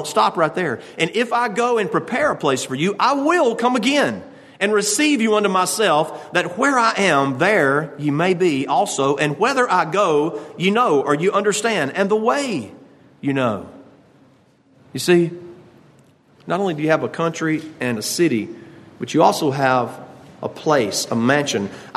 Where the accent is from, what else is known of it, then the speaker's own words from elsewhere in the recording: Tuscaloosa, Alabama, United States; So I'm from Tuscaloosa. Well, what's there? Well, we have the University of Alabama.